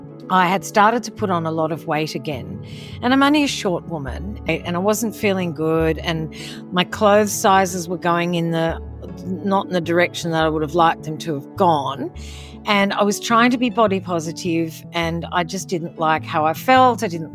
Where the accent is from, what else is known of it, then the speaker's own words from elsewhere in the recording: Sydney, New South Wales, Australia; I'm from Sydney, Australia.